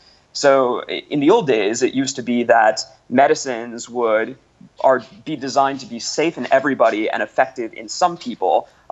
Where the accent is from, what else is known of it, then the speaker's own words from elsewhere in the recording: United States; And as an American, I would certainly love to see more public investment in genomics and precision medicine in my country.